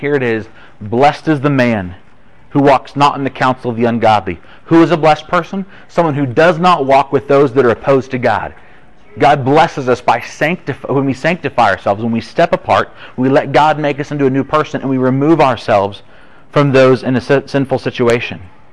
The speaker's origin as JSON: {"language": "English", "town": "Bakersfield", "region": "California", "country": "United States", "said": "I'm from Bakersfield."}